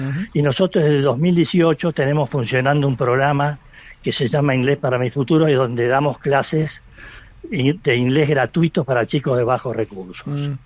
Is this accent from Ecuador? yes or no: no; Argentina; ante todo, somos argentinos.